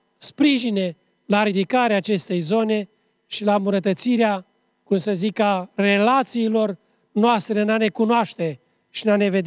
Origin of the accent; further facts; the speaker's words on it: Suceava County, Romania; suntem bucovineni și români, de la Putna, Rădăuți, Suceava, Gura Humorului, spre Câmpul Lung și apoi Vama, până la Moldovița